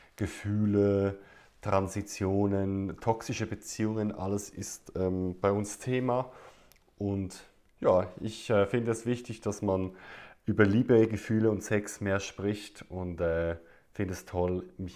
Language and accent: German; Zurich, Switzerland; ich bin 35 Jahre alt, ich komme aus Zürich, der Schweiz